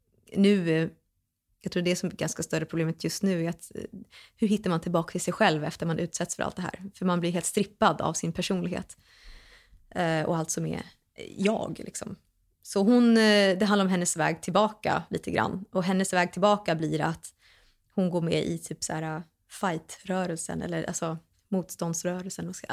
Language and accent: Swedish; Sweden; accent: Swedish dialect; Och jag har lite svensk dialekt, så jag gick på så här diction-grejer där